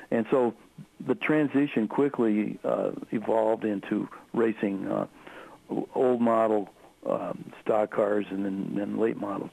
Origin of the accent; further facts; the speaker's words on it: Omaha, Nebraska, United States; I grew up in Omaha, but I always heard the name pronounced Bukamp